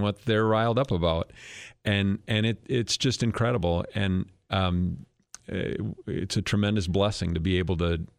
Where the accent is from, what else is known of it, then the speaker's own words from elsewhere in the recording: Wisconsin, United States; And I grew up in Clark County.